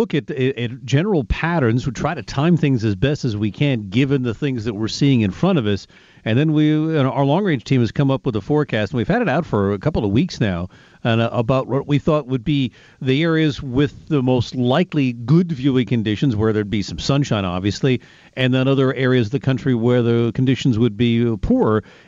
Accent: Connecticut, United States; back when I was growing up in Connecticut.

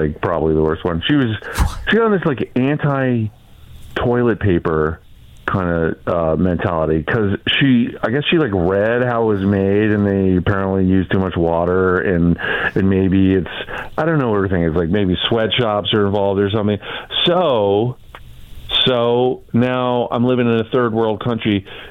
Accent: United States; You know, this is my birthright. I'm an American.

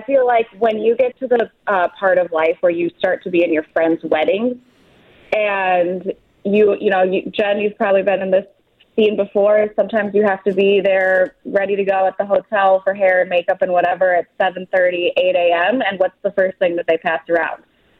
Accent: Madison, Wisconsin, United States; Well, I grew up in Madison, so I grew up with that scene.

